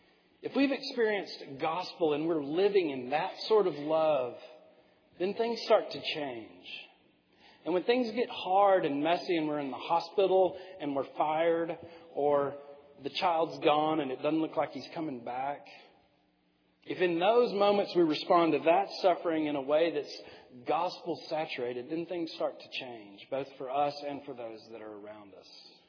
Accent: Tyler, Texas, United States; I grew up here in Tyler until I went off to college.

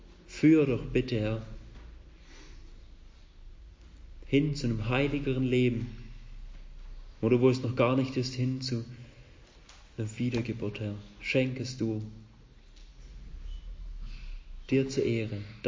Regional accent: Schwäbisch Gmünd, Baden-Württemberg, Germany; Ich komme aus der Nähe von Schwäbisch Gmünd

